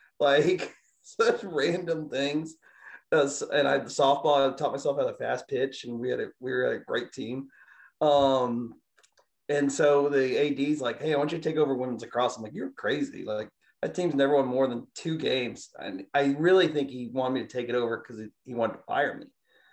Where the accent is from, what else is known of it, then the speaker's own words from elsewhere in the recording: Gainesville, Florida, United States; Well, you know, I'm from Florida. My dad's a Gator. I grew up near Gainesville.